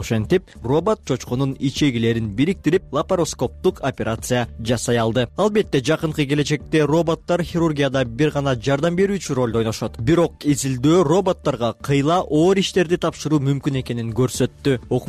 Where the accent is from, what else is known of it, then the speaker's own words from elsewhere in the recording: Karakol, Issyk-Kul Region, Kyrgyzstan; Мен Кыргызстанда, Каракол шаарында туулуп өскөнүмө кубанам жана сыймыктанам. Ысык Көл менин мекеним.